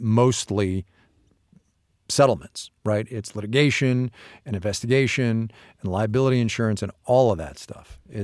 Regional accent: East Coast, United States; I grew up on the East Coast, right?

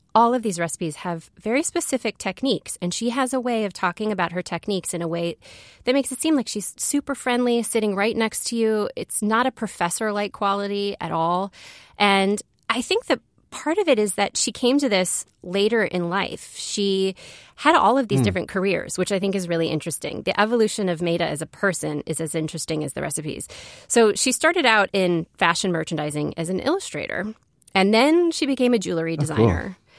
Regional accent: Midwest, United States; I'm from the Midwest originally. I like all American simple comfort food.

